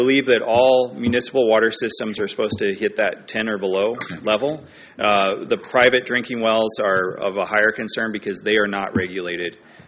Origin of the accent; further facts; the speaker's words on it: Nebraska, United States; I'm from Nebraska. I'm from northeast Nebraska. I'm not too far away from Creighton, Nebraska.